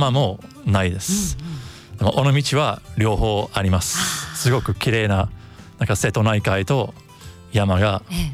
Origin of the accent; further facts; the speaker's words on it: United Kingdom; Japanese is a second language; 私は195センチのイギリス人だから、はい、すごく目立つ人です